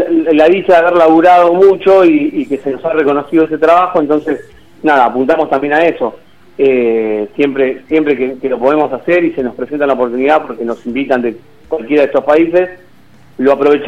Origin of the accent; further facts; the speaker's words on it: Argentina; Saben que somos argentinos, nos tratan de buena manera.